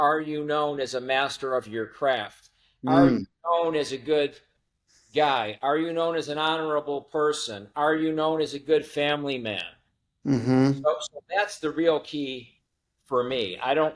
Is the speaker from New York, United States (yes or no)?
yes; Buffalo, New York, United States; Lived in Vegas and I grew up in Buffalo, New York